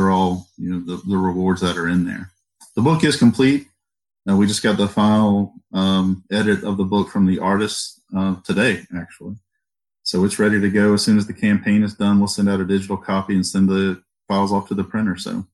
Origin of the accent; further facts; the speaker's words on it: Alabama, United States; Well, I grew up here in Southwest Alabama, and we had Southeastern Championship Wrestling.